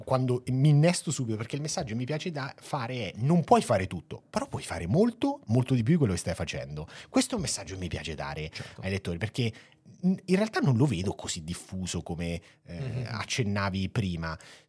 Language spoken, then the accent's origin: Italian; Marche, Italy; Io tendo ad essere un po' troppo da marchigiano, quindi mi sono regolato apposta.